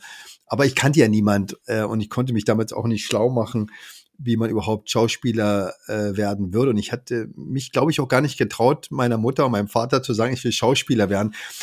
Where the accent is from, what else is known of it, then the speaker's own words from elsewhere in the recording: Berlin, Germany; als Junge im Wedding, damals in der Prinzenallee, da war ich in der Gesundbrunnen Grundschule